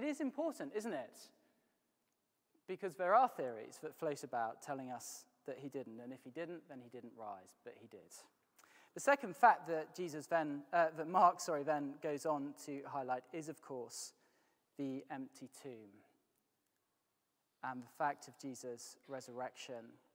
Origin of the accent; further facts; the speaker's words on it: York, Yorkshire and the Humber, United Kingdom; I come from York, and I was up in Leeds for a minister's conference.